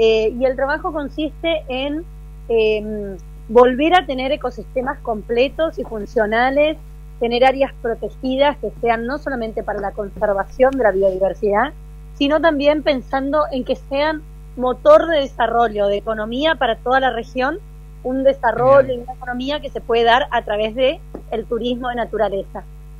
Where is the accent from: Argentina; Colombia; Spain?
Argentina; Northeast Argentina; Somos muy los correntinos, los chaqueños